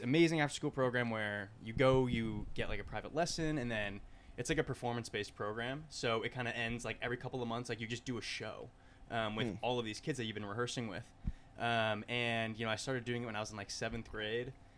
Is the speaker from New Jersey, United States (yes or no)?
no; Fairfield, Connecticut, United States; So I'm from Connecticut.